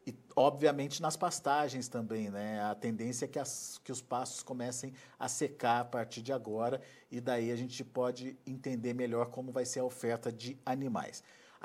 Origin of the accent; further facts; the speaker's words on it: São Lourenço, Minas Gerais, Brazil; Eu sou aí do sul de Minas, sou de São Lourenço, conheço bem a região aí do sul de Minas.